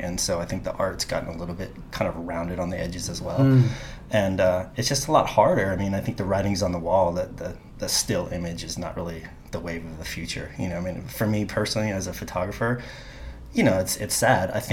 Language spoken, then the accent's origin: English; Carpinteria, California, United States; now in New York City, United States; Basically, Carpinteria, where we did our last podcast. So I moved literally from my parents' garage to New York City, and originally for 6 months, and now it's been 20 plus years.